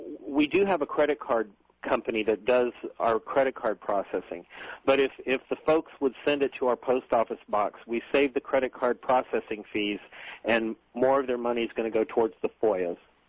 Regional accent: Texas, United States; Well, she's from Ohio, but she's from my home state of Texas, too.

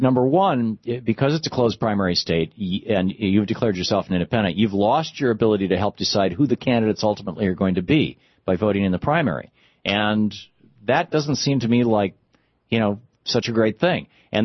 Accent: Michigan, United States; The only team I ever really followed was the Detroit Tigers, because I grew up in Michigan and I love baseball.

